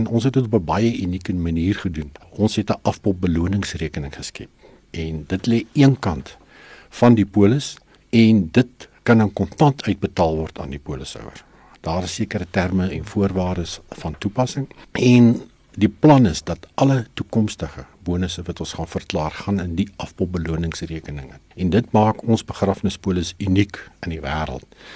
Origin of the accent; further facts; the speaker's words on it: Welkom, Free State, South Africa; toe ek het groot geword in Welkom.